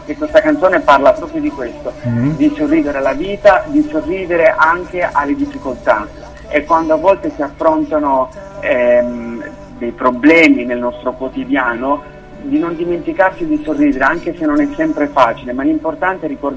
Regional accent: Switzerland; sono italiano, anzi italianissimo, però giustamente nato e cresciuto in Svizzera, perciò italo-svizzero per me va assolutamente bene.

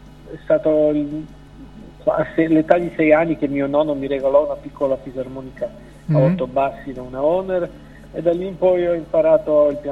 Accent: Switzerland; Sono nato in Svizzera e abito in Svizzera, però sono figlio di emigranti che sono partiti dal sud Italia, da Potenza, a Cerenza. Sono nato qui, ho fatto le scuole

